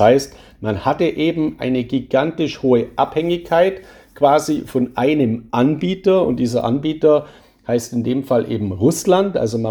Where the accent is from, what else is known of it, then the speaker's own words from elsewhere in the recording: Baden-Württemberg, Germany; born there; Und ich bin ja ein gebürtiger Schwabe